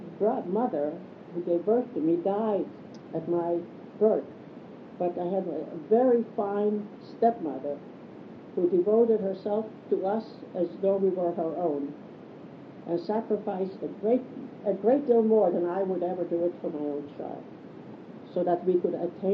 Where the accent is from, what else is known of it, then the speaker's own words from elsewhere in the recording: Vilnius, Vilnius County, Lithuania; now in United States; No, we came from Lithuania. I came from Vilna, which at that time was known as the Jerusalem of Europe.